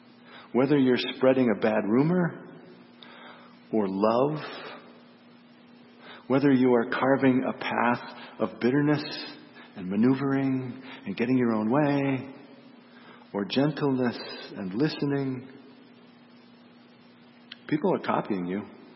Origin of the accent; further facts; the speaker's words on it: Montana, United States; You know, growing up in Montana, I saw a lot of sheep herders. In Montana, we didn't call them shepherds, we call them sheep herders.